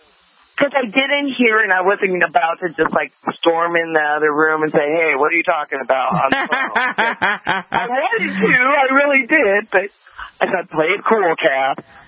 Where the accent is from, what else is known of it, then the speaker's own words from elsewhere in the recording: Illinois, United States; See, I was born and raised in Illinois